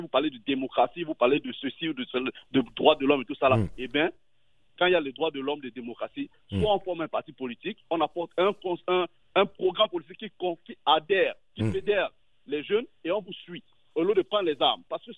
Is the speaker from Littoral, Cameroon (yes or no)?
yes; Douala, Littoral, Cameroon; also born or lived in Kribi; Moi, je suis ni du ADPC, ni Béti ou quoi que ce soit. Je suis un gars de Kribi, je suis né et grandi à Douala.